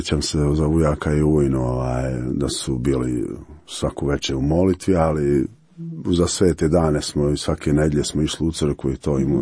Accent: Šušnjari, Posavina, Bosnia & Herzegovina; also born or lived in Germany; Odrastao sam u Bosanskoj Posavini, u selu jednom Šušnjari i nešto malo u Njemačkoj.

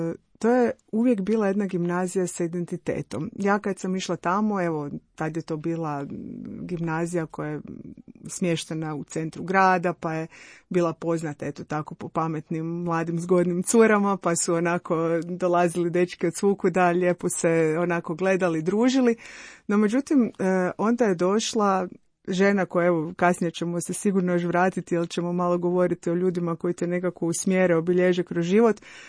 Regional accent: Zagreb, City of Zagreb, Croatia; born there; ja sam rođena u Zagrebu, završila sedmu gimnaziju

